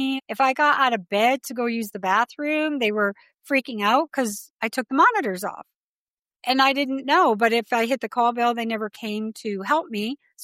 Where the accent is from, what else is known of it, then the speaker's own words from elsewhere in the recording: British Columbia, Canada; now in United States; because I married an American Navy sailor and I was from Canada.